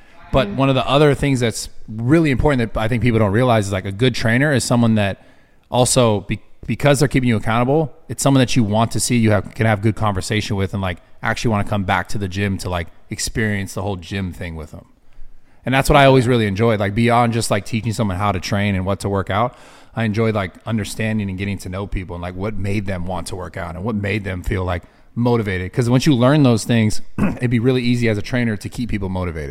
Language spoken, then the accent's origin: English; San Francisco, California, United States; I'm from the fucking opposite of Florida, which is San Francisco, California.